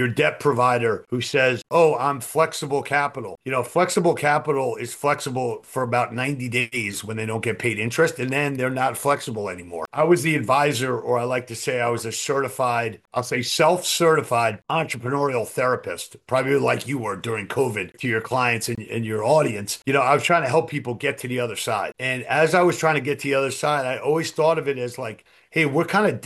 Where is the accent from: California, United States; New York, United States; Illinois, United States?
New York, United States; I'm from New York and I try to speak slower than I used to.